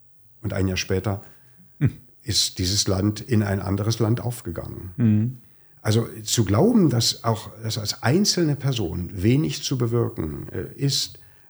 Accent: East Germany, Germany; Aber ich bin in der DDR aufgewachsen

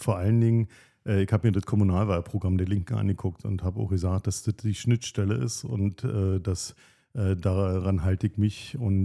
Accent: Potsdam, Brandenburg, Germany; ich bin Ur-Potsdamer, ich bin hier geboren, wie so viele, im Bergmann, bin in Potsdam-West groß geworden, in verschiedenen Stadtteilen groß geworden hier in Potsdam, habe eine Weile dann auch in Waldstadt gelebt und bin auf dem Brausberg zur Schule gegangen.

